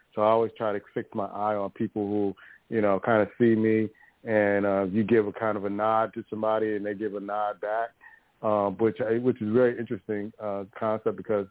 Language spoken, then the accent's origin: English; East Coast, United States; I grew up in the East Coast, it's like that you were kind of taught that from day one.